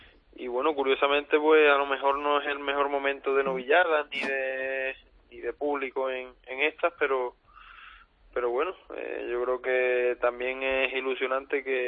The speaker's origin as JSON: {"language": "Spanish", "town": "Olivenza", "region": "Extremadura", "country": "Spain", "said": "eso tanto aquí en mi tierra en Olivenza como en todo sitio"}